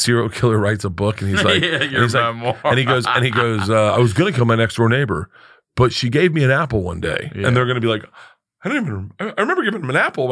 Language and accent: English; Florida, United States; I think growing up in Florida.